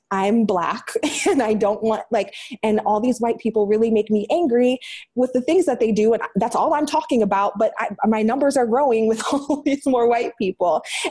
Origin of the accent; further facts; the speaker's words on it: Green, Ohio, United States; Green, Ohio, the suburb in Ohio.